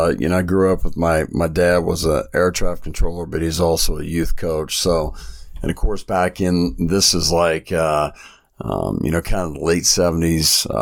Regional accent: Kansas City, Missouri, United States; And I kind of got into the basketball side because I'm from Kansas City.

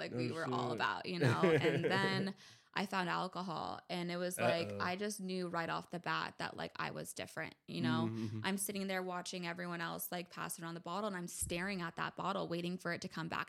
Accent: San Diego, California, United States; So I grew up in Pacific Beach.

